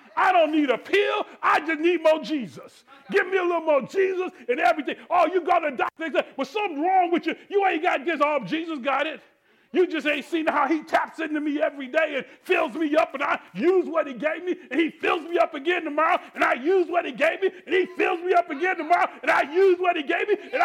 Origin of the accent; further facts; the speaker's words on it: Missouri, United States; I use that phrase, you got to show me, because I'm from Missouri